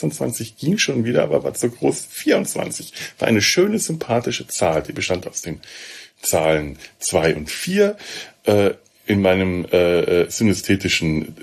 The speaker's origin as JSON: {"language": "German", "region": "Bavaria", "country": "Germany", "said": "wie man bei uns in Franken sagt."}